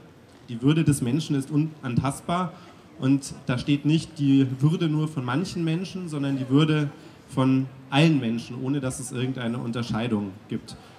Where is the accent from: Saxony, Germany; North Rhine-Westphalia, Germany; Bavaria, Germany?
Bavaria, Germany; Munich; warum das Grundgesetz für mich als Münchner Politiker eigentlich besonders wichtig ist.